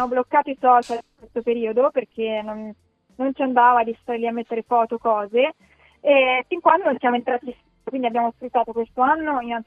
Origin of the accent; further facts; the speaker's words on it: Montepulciano, Tuscany, Italy; nata, cioè io sono di Montepulciano e figurati, proprio la terra dei